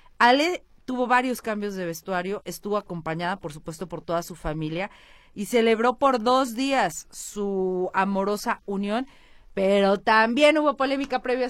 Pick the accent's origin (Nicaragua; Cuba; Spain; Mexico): Mexico; cuando te preguntan, ¿de dónde eres? Y dices, de México